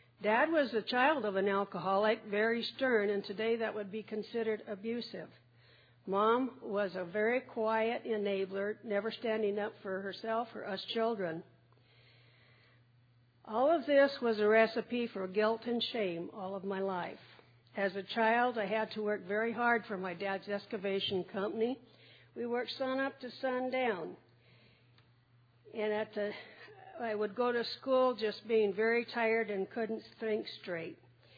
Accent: Albuquerque, New Mexico, United States; from Albuquerque, New Mexico.

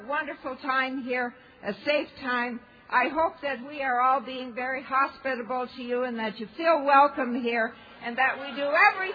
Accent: Toronto, Ontario, Canada; I'm from Toronto.

